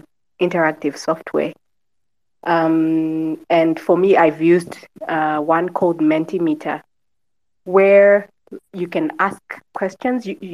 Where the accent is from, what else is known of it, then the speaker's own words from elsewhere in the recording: Zimbabwe; and I'm from Zimbabwe.